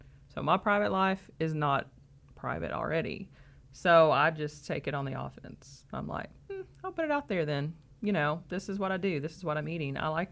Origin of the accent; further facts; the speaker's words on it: Kentucky, United States; we grew up in Eastern Kentucky. We were, well, according to our internet provider, we were the first house in 2 counties to have the internet. So for me, being … growing up on Big Andy Ridge